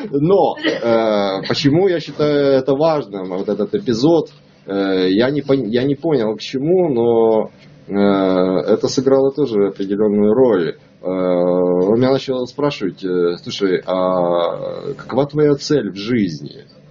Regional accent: Lviv, Lviv Oblast, Ukraine; born there; я родился во Львове

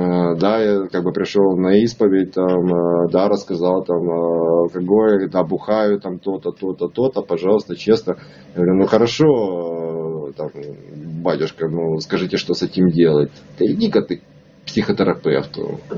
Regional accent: Lviv, Lviv Oblast, Ukraine; born there; я родился во Львове

